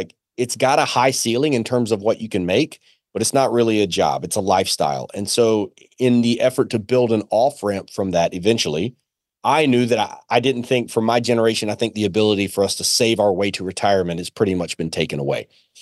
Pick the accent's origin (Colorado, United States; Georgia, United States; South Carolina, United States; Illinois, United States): South Carolina, United States; now in Carolina Beach, United States; I'm from South Carolina. I'm 41 years old, married, two little boys. I grew up South Carolina and then went to college